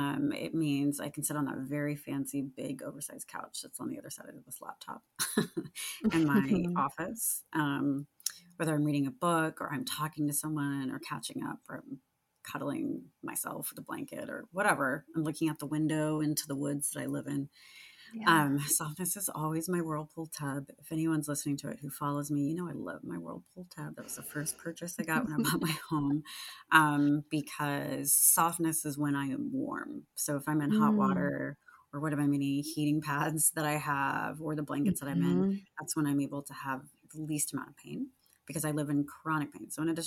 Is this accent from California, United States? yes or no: yes; Sacramento, California, United States; And then Greta Gerwig is from Sacramento and that's my hometown.